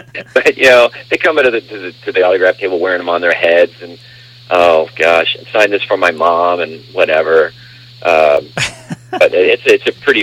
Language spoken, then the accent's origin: English; Missouri, United States; I'm a Midwestern boy. I grew up in the St. Louis area.